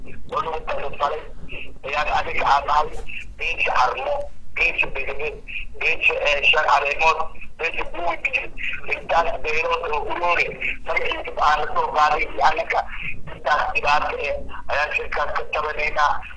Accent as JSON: {"language": "Somali", "town": "Qunyuuri", "region": "Lower Shabelle", "country": "Somalia", "said": "waxaan ka nimid degmada Qunyuuri, gobolka Shabeellaha Hoose."}